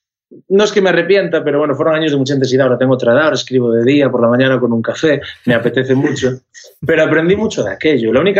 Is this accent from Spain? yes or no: yes; Galicia, Spain; en Galicia, en el norte de mi país, que es de donde yo soy, hay una tradición brutal por las orquestas.